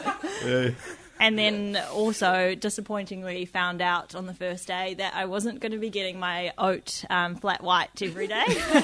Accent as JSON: {"language": "English", "region": "Auckland", "country": "New Zealand", "tie": "born or raised there", "said": "I'm the token non-rural student who's joined the trip. So I'm from Auckland. I haven't really left Auckland. Grew up there."}